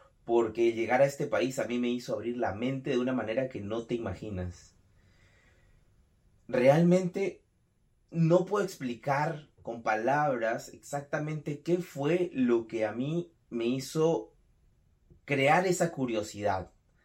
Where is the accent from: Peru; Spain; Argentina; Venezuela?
Peru; now in United States; soy de Perú, actualmente vivo en Estados Unidos